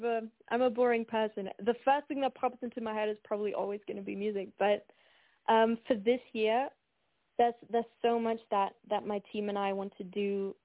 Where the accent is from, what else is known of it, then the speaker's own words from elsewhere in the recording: Germany; English is a second language; I've never really celebrated Thanksgiving before. I grew up in Germany, so it's just not really a thing.